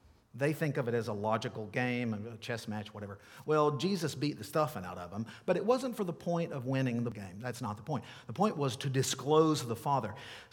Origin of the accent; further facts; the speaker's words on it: Tennessee, United States; knew that I was from Tennessee.